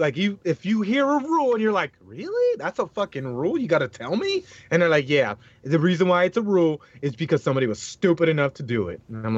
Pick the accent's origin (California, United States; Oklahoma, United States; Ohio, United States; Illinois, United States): Ohio, United States; also born or lived in Indiana; I grew up in the South as well. My mom is from Kentucky. I grew up in Ohio, Indiana, but I was born out here, moved out there at 3, right?